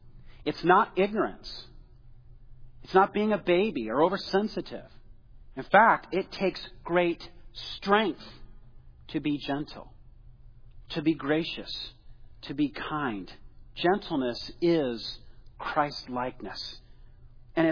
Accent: Illinois, United States; I am originally from Illinois, and we have beautiful dirt there. It is lush. It is dark. It is full of good things.

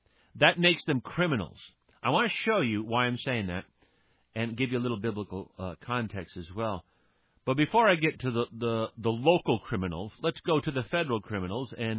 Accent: Rhode Island, United States; I grew up in Rhode Island my whole life. I mean, I was born in Rhode Island, raised in Rhode Island.

